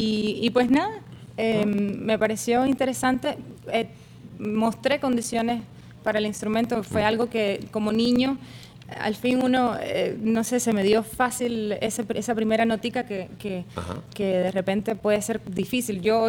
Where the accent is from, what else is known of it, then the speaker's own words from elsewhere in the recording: Havana, Cuba; also born or lived in Venezuela; Sí, soy habanera.